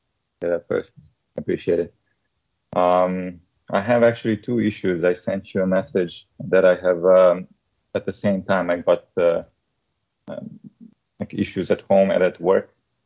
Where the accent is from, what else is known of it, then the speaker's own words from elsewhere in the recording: Serbia; also born or lived in Bosnia and Herzegovina; I was born in Yugoslavia, you know, right before the war, and then in Bosnia, right? So my parents were Serbs, so we had to move to Serbia